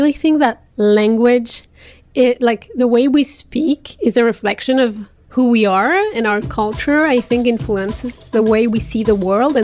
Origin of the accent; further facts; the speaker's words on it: France; first language French; English is a second language; French is my work language as well as home language and first language. I grew up in France, so obviously in a majority context, and so French came naturally with my family and then at school, and at home it was always in French.